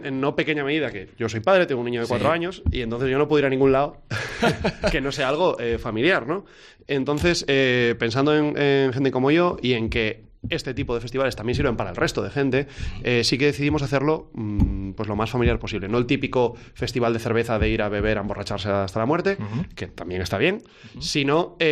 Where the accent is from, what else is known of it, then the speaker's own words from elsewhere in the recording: Asturias, Spain; que somos nosotros aquí de Asturias